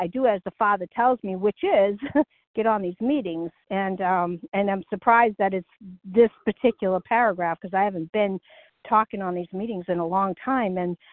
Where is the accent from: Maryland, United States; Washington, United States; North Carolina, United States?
North Carolina, United States; I'm from North Carolina.